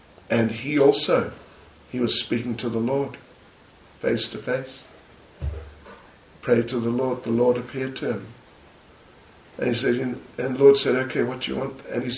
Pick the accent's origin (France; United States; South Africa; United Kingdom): South Africa; first language Zulu; English is a second language; Zulu is my mother tongue. I know it, sure. And I'm fluent in English, no problem.